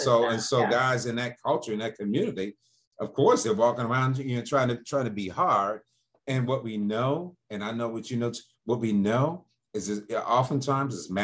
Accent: Detroit, Michigan, United States; I certainly can speak to growing up in Detroit in a majority Black community, majority Black schools.

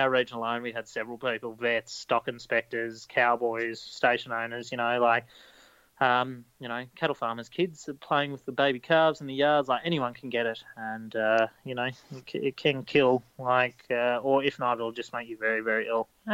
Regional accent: Queensland, Australia; currently I'm on the Sunshine Coast in beautiful Queensland, my state, my home state in Australia, as a small animal vet.

